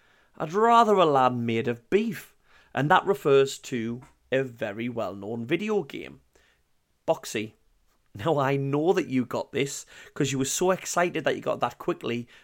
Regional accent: Sunderland, North East England, United Kingdom; I grew up in Sunderland.

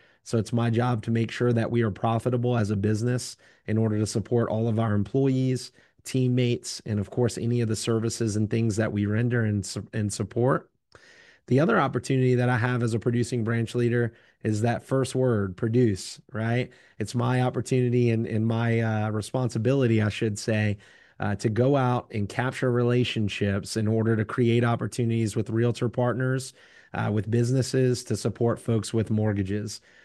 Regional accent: New Orleans, Louisiana, United States; also born or lived in Nashville, United States; now in Henderson, United States; I grew up in New Orleans, Louisiana, and shortly after Hurricane Katrina in 2005, I moved to Nashville, Tennessee, where I attended Middle Tennessee State University in Murfreesboro.

